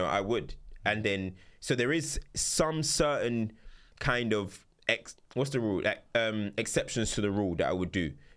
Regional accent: England, United Kingdom; I'm from England, but I'm not like English. I classify myself as Nigerian.

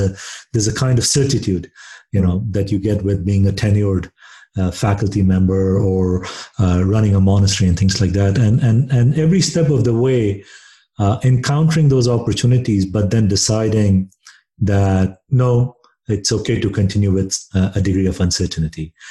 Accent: India; growing up in India

